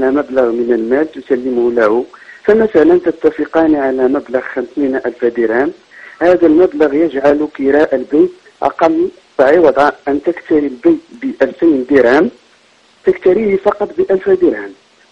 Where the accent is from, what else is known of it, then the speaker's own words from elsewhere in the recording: Morocco; أنا من المغرب.